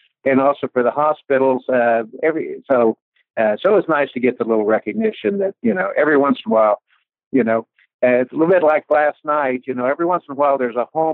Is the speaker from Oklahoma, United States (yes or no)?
yes; Blackwell, Oklahoma, United States; I was born and raised in Blackwell, Oklahoma, small town about 60 miles south of Wichita, Kansas.